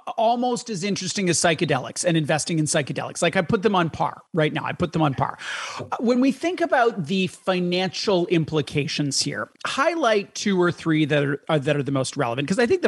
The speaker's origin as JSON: {"language": "English", "country": "Canada", "said": "because we're too young for that television show and the shoulder pads that were involved, or because we're Canadian."}